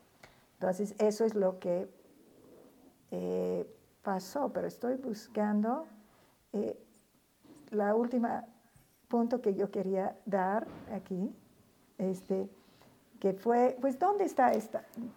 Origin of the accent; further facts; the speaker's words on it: United States; O sea, yo soy de Estados Unidos, ustedes son de México